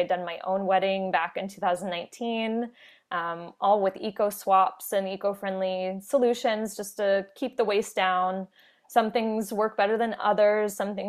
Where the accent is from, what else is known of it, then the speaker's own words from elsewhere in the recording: Orlando, Florida, United States; So I grew up actually in the States. I'm from the Orlando, Florida area.